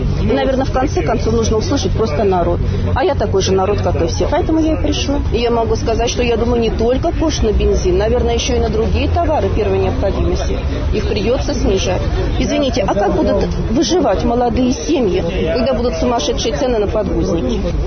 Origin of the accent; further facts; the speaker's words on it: Russia; именно от того, что я россиянка